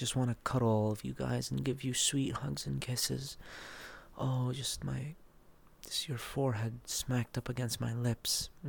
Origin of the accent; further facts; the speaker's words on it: Dallas, Texas, United States; I am from Dallas, Texas. I'm a Texan, but I'm not white. I'm a Packy boy.